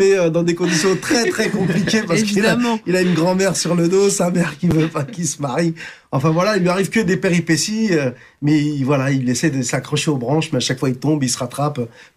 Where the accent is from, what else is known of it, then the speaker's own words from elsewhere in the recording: France; je suis portugais d'adoption, français, d'origine marocaine et d'adoption portugaise quelque part.